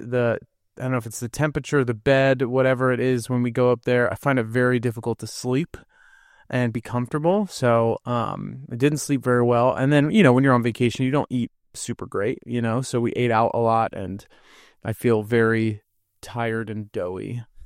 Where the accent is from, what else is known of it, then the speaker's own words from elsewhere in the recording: Lake Arrowhead, California, United States; we were on vacation in Lake Arrowhead, my hometown where my wife and I met and grew up